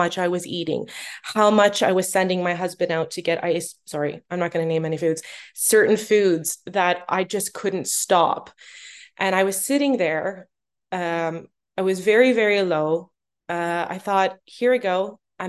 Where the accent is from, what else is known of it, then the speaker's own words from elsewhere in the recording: Canada; now in Norway; I'm originally from Canada, and I now live in Norway.